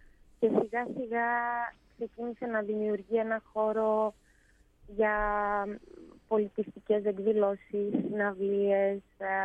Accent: Greece; now in Ostrava, Czechia; είμαι μια Ελληνίδα που ζει εδώ στην Οστράβα και δίδασκα τότε ελληνική γλώσσα στα παιδάκια της κοινότητας

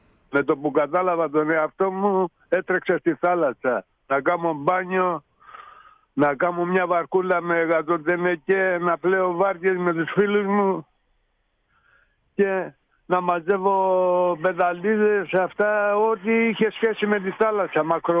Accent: Rhodes, South Aegean, Greece; born there; να πάει στη Ρόδο, εκεί που γεννήθηκα κιόλας.

